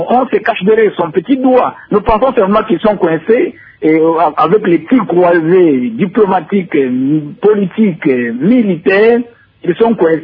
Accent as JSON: {"language": "French", "country": "DR Congo", "said": "Non, nous comprenons qu'en tant que Congolais, on doit augmenter la vigilance"}